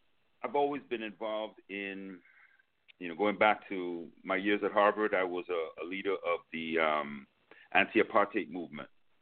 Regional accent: Trinidad & Tobago; also born or lived in New York, United States; Well, I'm from Trinidad. Actually, I was born in New York, but I went to Trinidad as a little boy, and I spent most of my adult life there.

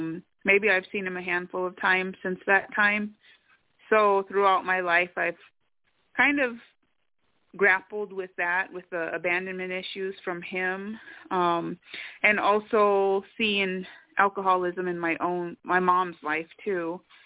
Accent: North Dakota and South Dakota, United States; Well, I am from the Sistan-Waukesan Dakota Oyate tribe of North Dakota and South Dakota

